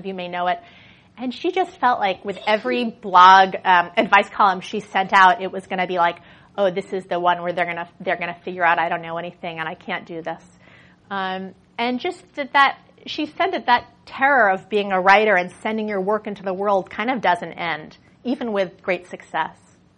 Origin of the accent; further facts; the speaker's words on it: New York City, New York, United States; also born or lived in Massachusetts; I grew up in New York City, and I barely drove my whole growing up. And so when I moved to Massachusetts, I started to drive a little more.